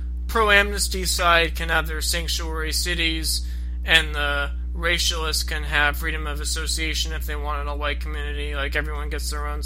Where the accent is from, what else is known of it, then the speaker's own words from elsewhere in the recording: California, United States; but as a Californian, I've seen a situation